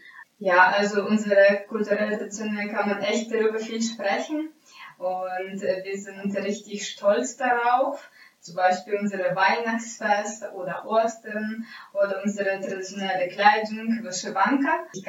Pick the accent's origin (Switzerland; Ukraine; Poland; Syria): Ukraine; Lviv, Lviv Oblast; moved away as an adult; now in Germany; ich komme aus Lviv, das liegt an der Westukraine und ich habe da mein ganzes Leben gelebt, bis ich 21 geworden bin und dann bin ich nach Deutschland ausgewandert. Also ich wohne in Deutschland schon 6 Jahre tatsächlich.